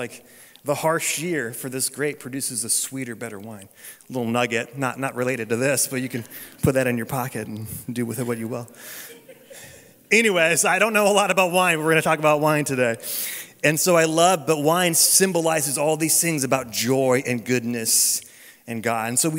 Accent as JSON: {"language": "English", "region": "California", "country": "United States", "tie": "born or raised there", "said": "I grew up in Northern California, so we got Napa and all the cool things."}